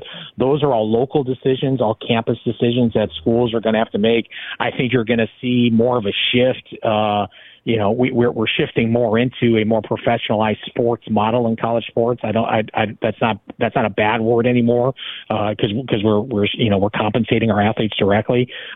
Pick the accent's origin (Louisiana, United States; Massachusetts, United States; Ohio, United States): Ohio, United States; Cleveland; and we're all from Cleveland. We all recognize how important high school sports in our hometown is